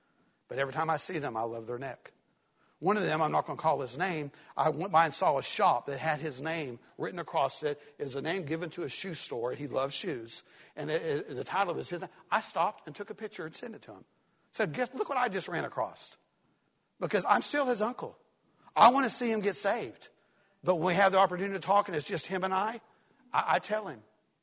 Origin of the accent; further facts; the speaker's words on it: Tennessee, United States; also born or lived in Florida; I'm from Tennessee. Born in Florida, grew up in Tennessee. I'm a Tennessee fan.